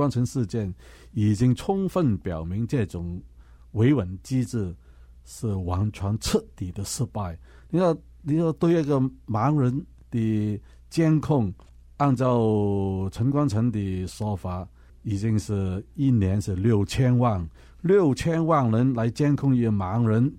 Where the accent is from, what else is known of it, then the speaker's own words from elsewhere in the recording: Hong Kong; 如果我们香港人再不注意这种情况的话，那么不到50年我们已经是会变成一国一制了